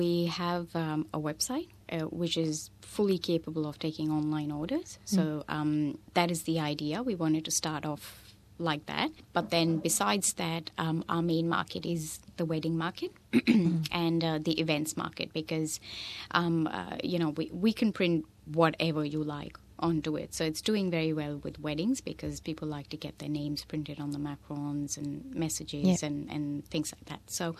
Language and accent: English; Delhi, India; moved away as an adult; now in Australia; I'm from Delhi and I came to Australia about 10 years ago when I got married to my husband, Gaurav, who was studying here at the time.